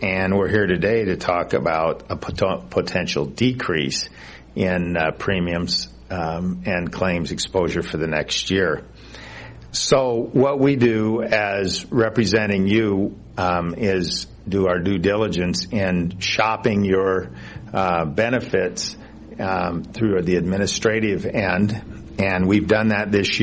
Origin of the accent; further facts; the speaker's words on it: Lincoln, Nebraska, United States; And I'm from Lincoln